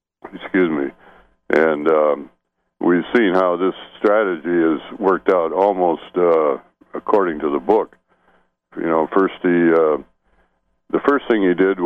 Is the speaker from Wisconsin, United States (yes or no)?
no; Lansing, Michigan, United States; moved away; because I grew up in Lansing.